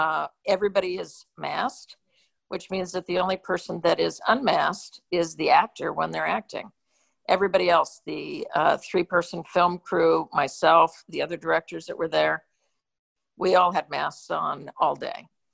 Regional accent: Alaska, United States; Listen, I'm from Alaska. There's 600,000 people in it, and we have representation there.

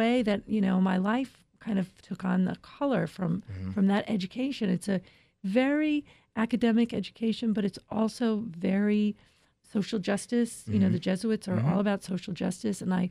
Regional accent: New York, United States; now in Los Angeles, United States; I'm from New York. I'm from New York. I live in Los Angeles.

